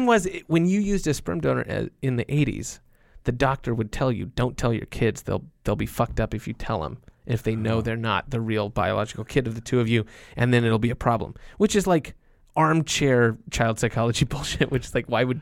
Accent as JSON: {"language": "English", "region": "Alaska", "country": "United States", "moved": "yes", "said": "It's not stuff that I did after I left Alaska."}